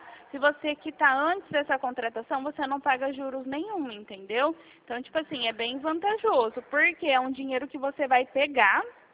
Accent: Dracena, São Paulo, Brazil; Eu sou aqui de Dracena

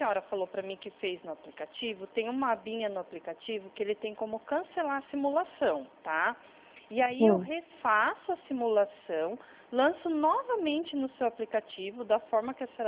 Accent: São Paulo, Brazil; sou de São Paulo, tá?

